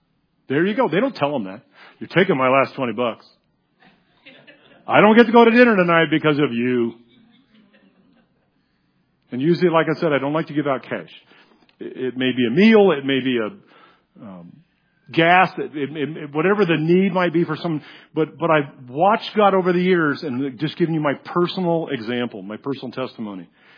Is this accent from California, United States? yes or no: yes; California, United States; We came from California, went to seminary in Texas, and came up here